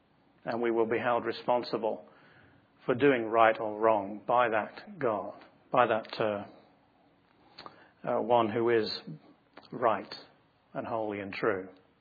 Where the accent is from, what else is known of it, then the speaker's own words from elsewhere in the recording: England, United Kingdom; now in United States; I'm English, and English are well known for mixing their colors and having scruffy hair and so on and so forth, okay?